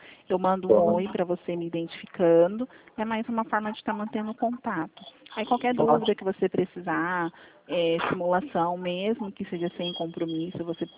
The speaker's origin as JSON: {"language": "Portuguese", "town": "Presidente Prudente", "region": "São Paulo", "country": "Brazil"}